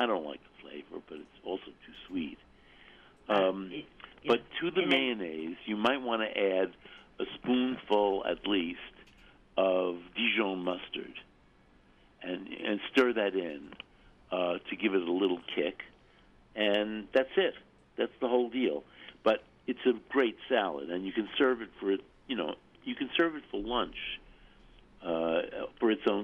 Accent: United States; because I was attempting to make it a main course dish, and I'm American, that meant putting in more meat.

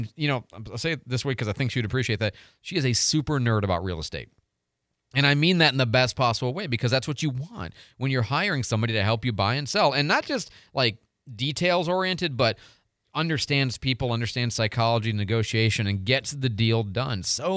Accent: Chicago, Illinois, United States; I'm from Chicago.

